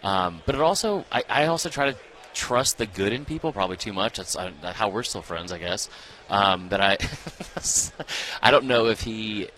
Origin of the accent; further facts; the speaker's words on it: Atlanta, Georgia, United States; No, I'm from Atlanta, too